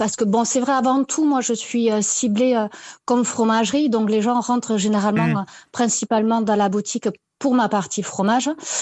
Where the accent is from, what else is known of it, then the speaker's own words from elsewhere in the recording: Toulouse, Occitanie, France; Je suis originaire de Toulouse